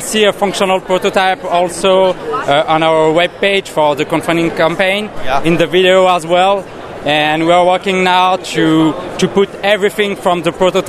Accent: France; English is a second language; We are from France.

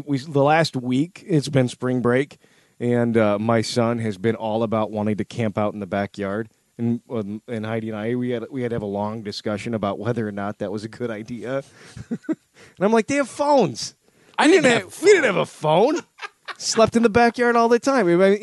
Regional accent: Rock Falls, Illinois, United States; Is Rock Falls, Sterling, Illinois.

